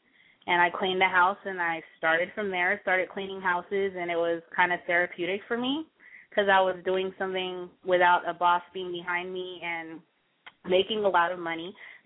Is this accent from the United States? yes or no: yes; El Paso, Texas, United States; I'm originally from El Paso, Texas, and there's a very small African-American community there